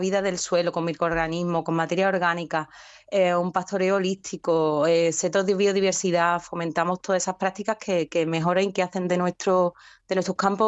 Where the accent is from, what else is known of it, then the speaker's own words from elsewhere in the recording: Los Barrios, Andalusia, Spain; pertenece al término de Los Barrios, yo soy de Los Barrios